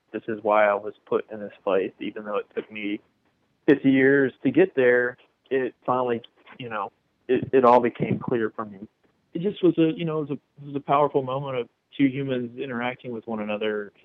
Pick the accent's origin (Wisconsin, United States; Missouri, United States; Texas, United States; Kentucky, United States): Kentucky, United States; Bardstown; There are a lot of people in my hometown that did vote for this and did kind of support this agenda.